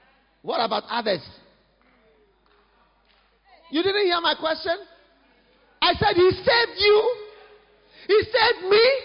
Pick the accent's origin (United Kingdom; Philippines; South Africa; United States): South Africa; because I'm South African, you know. And South Africans, we know how to struggle.